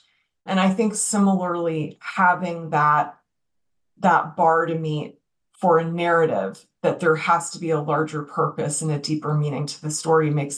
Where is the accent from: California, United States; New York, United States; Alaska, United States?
New York, United States; I grew up in New York. I ended up here in Austin.